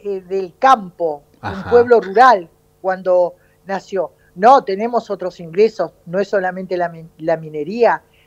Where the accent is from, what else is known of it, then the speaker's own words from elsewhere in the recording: Perito Moreno, Santa Cruz, Argentina; Mi pueblo hermoso se llama Perito Moreno y está en el noroeste de Santa Cruz.